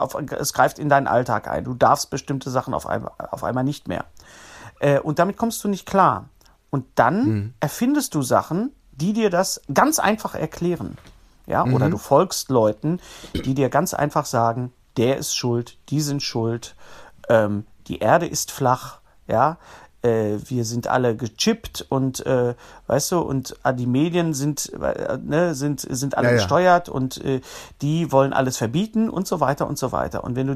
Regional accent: Bochum, North Rhine-Westphalia, Germany; born there; Und der Westfale, zu denen ich mich ja mehr zähle, ich bin ja gebürtiger Bochumer, meine Eltern waren Hessen, aber ich bin vom Chakra her bin ich doch Westfale.

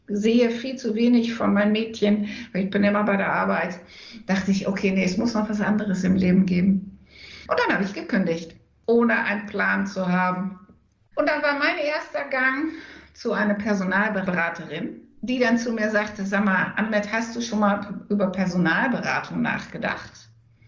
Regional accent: Enschede, Overijssel, Netherlands; Wenn ich sage, ich bin Niederländerin, dann ich bin auch tatsächlich Niederländerin, weil ich komme ja aus Enschede.

